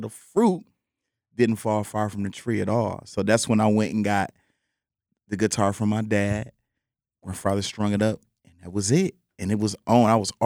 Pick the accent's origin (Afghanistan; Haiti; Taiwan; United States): United States; Milwaukee, Wisconsin; also born or lived in Rockford, Illinois; I took it back to Milwaukee because I was born in Rockford, Illinois, but raised in Milwaukee, Wisconsin. So I claim Milwaukee. All of my schools, I went there.